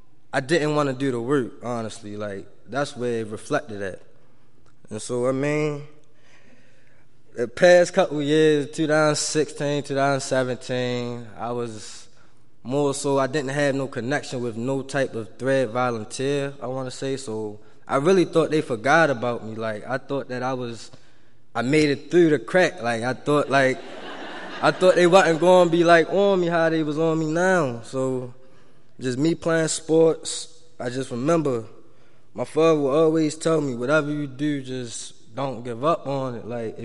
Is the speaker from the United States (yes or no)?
yes; Baltimore, Maryland, United States; starts in Baltimore because I am from Baltimore, born and raised.